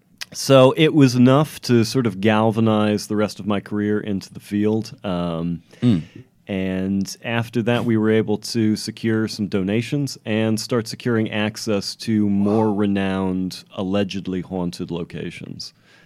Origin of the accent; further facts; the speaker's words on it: Queens, New York, United States; I'm from Queens, New York.